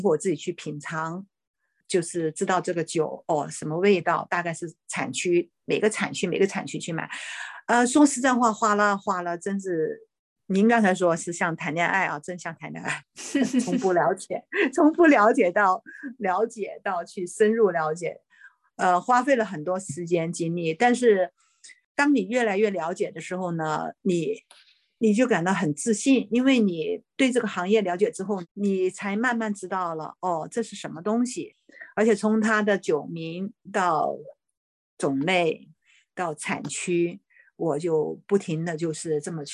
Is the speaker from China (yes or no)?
yes; China; 我觉得我们中国很多很多东西就是想的不是那么透